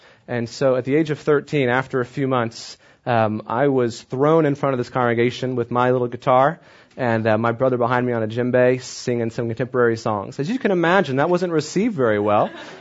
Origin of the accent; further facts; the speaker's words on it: Clewiston, Florida, United States; also born or lived in Ocala, Florida / Kissimmee, Florida; now in Virginia, United States; I grew up in Florida. My dad was an Episcopal priest my whole life, so we moved around a bit. I grew up in a real small town called Clewiston, and then moved to Ocala, Florida, near Gainesville